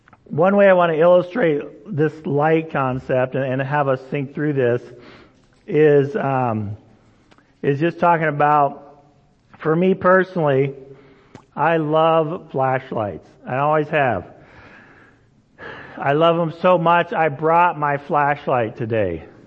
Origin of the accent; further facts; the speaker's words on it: Indonesia; So I grew up in Indonesia, right? And so when I grew up in Indonesia, there was lots of creepy crawlers around.